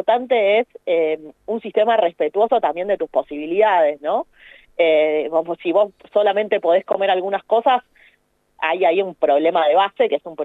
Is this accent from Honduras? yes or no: no; Argentina